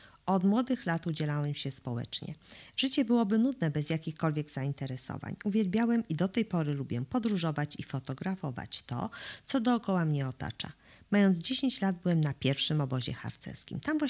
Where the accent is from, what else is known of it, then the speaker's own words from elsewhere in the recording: Kruszwica, Kuyavian-Pomeranian Voivodeship, Poland; jestem zodiakalną rybą. Urodziłem się w Kruszwicy, w domu z widokiem na Gopło i Półwysep Rzępowski, zabytkową Mysią Wieżą. Tam spędziłem dzieciństwo do 25 roku.